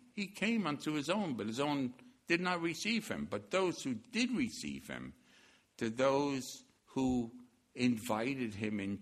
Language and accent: English; Brooklyn, New York, United States; I am from New York, just so you know. If I didn't open my mouth, I could have been thought to be an Englishman or someone from here. But I was born and raised, some would say dragged up, in Brooklyn, New York.